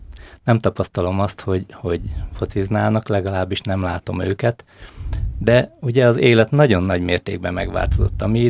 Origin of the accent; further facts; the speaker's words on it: Nagykálló, Szabolcs-Szatmár-Bereg, Hungary; Ugye én Nagykállóban nevelkedtem, és az az utca, ahol mi laktunk, az most tulajdonképpen főutca.